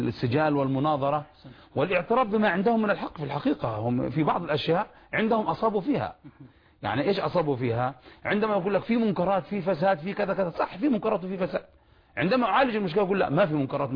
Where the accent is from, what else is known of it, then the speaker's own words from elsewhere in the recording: Yemen; مشايخ عندنا في اليمن كبار